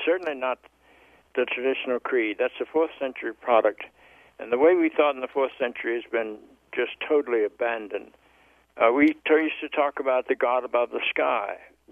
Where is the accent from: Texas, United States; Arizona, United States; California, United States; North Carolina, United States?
North Carolina, United States; Charlotte; The first wave was that I grew up in the South in Charlotte, North Carolina.